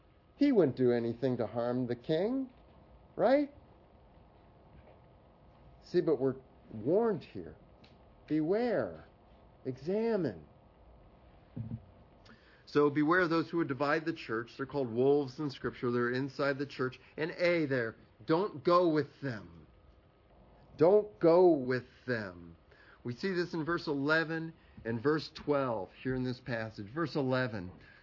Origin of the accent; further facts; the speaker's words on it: Ohio, United States; You know, I'm from Central Ohio, so I know what people's thing is.